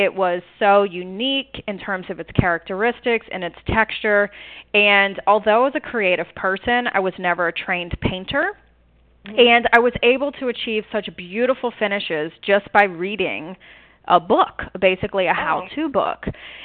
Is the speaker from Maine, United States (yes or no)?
no; New Orleans, Louisiana, United States; I grew up in New Orleans, and my parents were actually hairdressers and owned their own salon in the French Quarter.